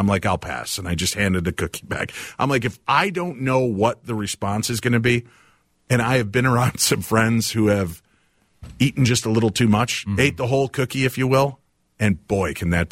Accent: Chicago, Illinois, United States; I grew up in Chicago. It was ditchweed.

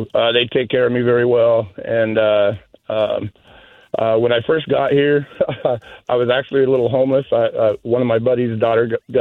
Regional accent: Yakima, Washington, United States; Well, I'm actually from Yakima, Washington, but I've had a business over in New Hampshire for the last 2.5 years

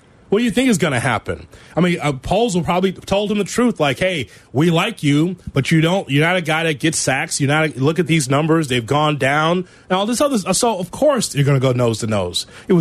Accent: Chicago, Illinois, United States; We are from Chicago.

